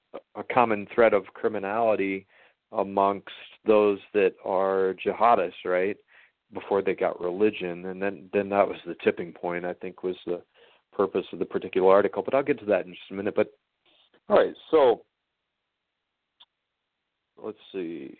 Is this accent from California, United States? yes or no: no; South Dakota, United States; I mean, I just, you know, I'm from South Dakota.